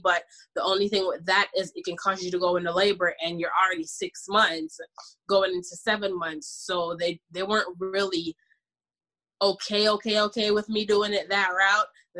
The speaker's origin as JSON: {"language": "English", "country": "Jamaica", "said": "I'm Jamaican, by the way. I'm from the islands."}